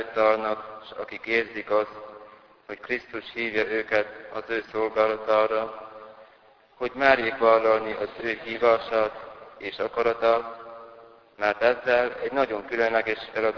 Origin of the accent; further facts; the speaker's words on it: Sâncrăieni, Harghita, Romania; also born or lived in Miercurea Ciuc; első éves kispap vagyok. Csíkszeredában születtem 1997. augusztus 23-án. Szülőfalumban Csíkszentkirályon nevelkedtem